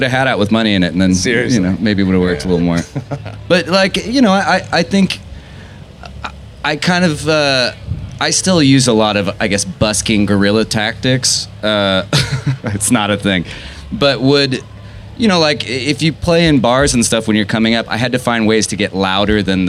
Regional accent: Austin, Texas, United States; I'm born and raised in Austin.

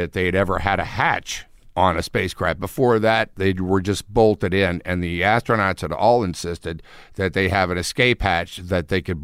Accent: Houston, Texas, United States; I grew up in Houston, which is Space City.

